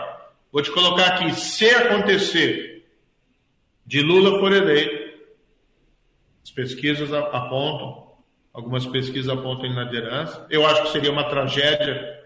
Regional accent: Maringá, Paraná, Brazil; born there; Quando eu era criança, nasci lá em Maringá

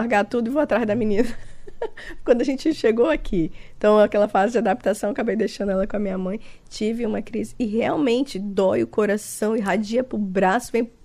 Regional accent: Rondônia, Brazil; Eu sou de Rondônia

